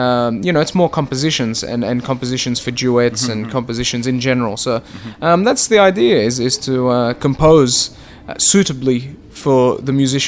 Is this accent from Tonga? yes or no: no; Australia; yeah, my Australian upbringing was great and probably gave me some more opportunities as well, rather than growing up in Egypt.